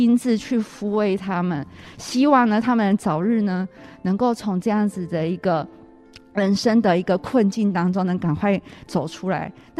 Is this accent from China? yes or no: no; Taiwan; 我们觉得我们台湾人都很善良，